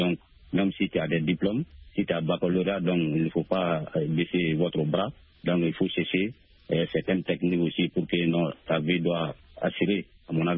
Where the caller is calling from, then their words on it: Sonikini, Mali; dans mon village natal à Sonikini.